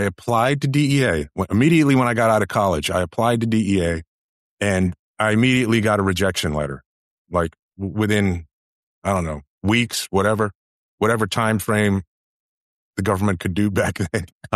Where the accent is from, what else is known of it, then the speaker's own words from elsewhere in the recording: New Jersey, United States; also born or lived in Everett, Massachusetts; I was born in Massachusetts. I lived in a little town called Everett. And then moved to, really, I would say when people ask me, where'd you grow up? New Jersey. That's really where I grew up.